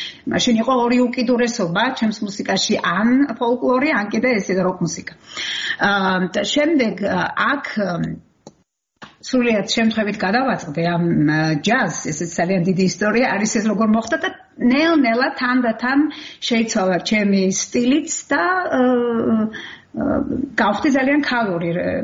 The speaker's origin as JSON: {"language": "Georgian", "region": "Kakheti", "country": "Georgia", "tie": "born or raised there", "said": "არა მარტო ზუგდიდში, არამედ ჩემ სოფელში, კახეთში, სადაც მე დაიბადე და გავიზარდე."}